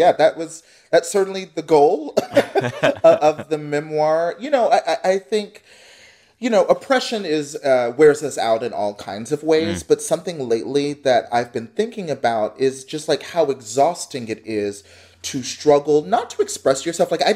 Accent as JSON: {"language": "English", "town": "Dallas", "region": "Texas", "country": "United States", "tie": "born or raised there", "said": "I grew up in Texas. I grew up in the suburbs of North Dallas."}